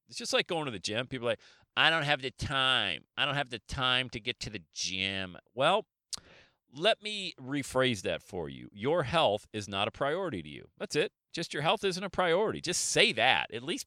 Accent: Buffalo, New York, United States; Been growing up in the Buffalo, New York area, trust me.

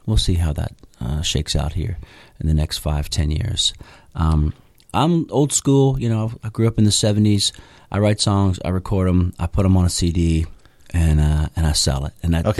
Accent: St. Matthews, Kentucky, United States; But we got back to St. Matthews. I grew up in St. Matthews off Chenoweth Lane, and I went to school, you know, elementary school in St. Matthews, and went to high school in St. Matthews, and I still live there

